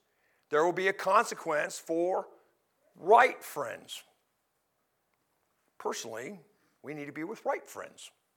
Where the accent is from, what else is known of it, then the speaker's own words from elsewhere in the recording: Midwest, United States; I'm from the Midwest. I'll put an R in washed.